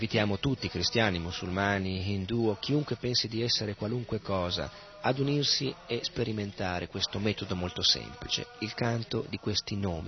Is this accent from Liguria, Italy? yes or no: no; Milan, Lombardy, Italy; born there; Io sono nato a Milano 31 anni fa, non sono né un indiano né un hindu.